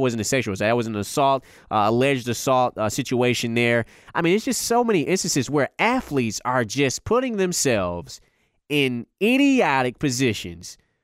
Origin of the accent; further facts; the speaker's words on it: Chicago, Illinois, United States; my hometown, and also, a lot of my brothers, my fraternity brothers, are from Chicago as well.